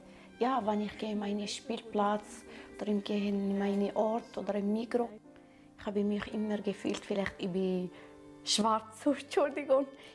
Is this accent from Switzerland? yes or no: no; Morocco; German is a second language; Ich komme aus Marokko.